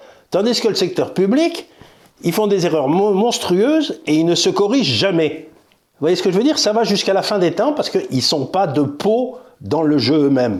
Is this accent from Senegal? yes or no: no; Southwest France, France; now in Paris, France; Oui, nous, on est d'horribles Parisiens, tous les deux. Mais on est scandalisés. Moi, je suis du Sud-Ouest